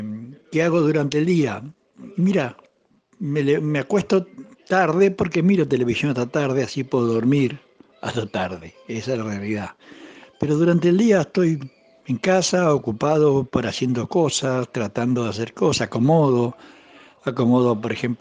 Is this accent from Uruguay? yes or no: yes; Uruguay; moved away as an adult; now in Argentina; Pese a que yo soy uruguayo y hace 50 y pico de años que estoy acá en Argentina